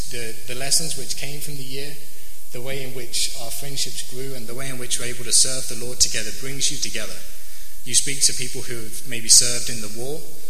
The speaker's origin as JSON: {"language": "English", "region": "England", "country": "United Kingdom", "said": "You got me. I'm from England."}